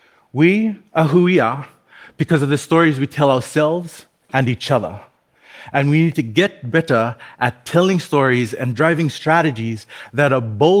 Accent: Fiji; Bulavinaka … I'm from the Fiji Islands.

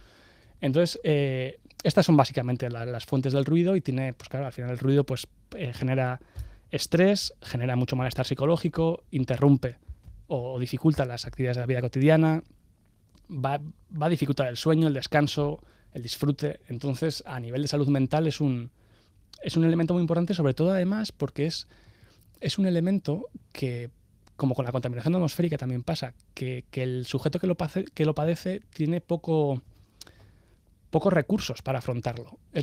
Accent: Pamplona, Navarre, Spain; en el centro de Iruña, que es de donde soy

